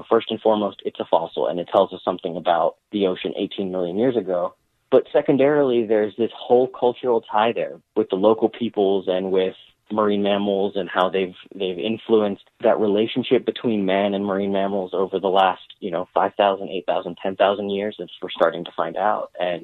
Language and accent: English; United States; So I am an American citizen, but I'm the son of Mexican immigrants.